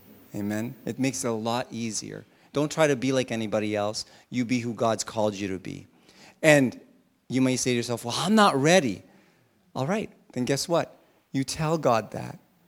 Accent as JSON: {"language": "English", "country": "Philippines", "said": "I'm Filipino, and it's not Filipinos."}